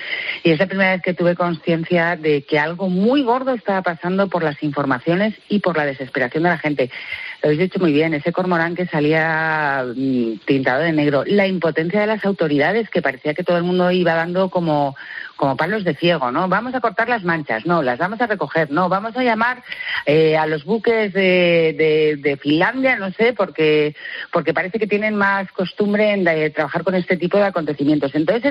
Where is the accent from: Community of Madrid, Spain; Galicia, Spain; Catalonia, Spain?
Community of Madrid, Spain; Madrid; yo soy de Madrid